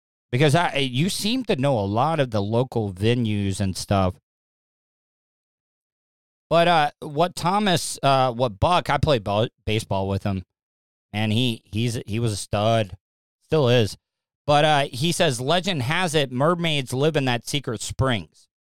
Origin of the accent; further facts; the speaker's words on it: Florida, United States; Because, like I said, I grew up in Volusia County, and I've never been there.